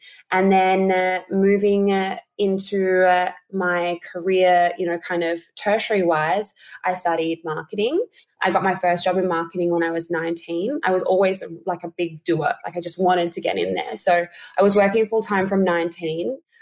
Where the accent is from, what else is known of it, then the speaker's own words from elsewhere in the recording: Adelaide, South Australia, Australia; I, you know, had moved to Sydney, was living in Sydney. I'm originally from Adelaide.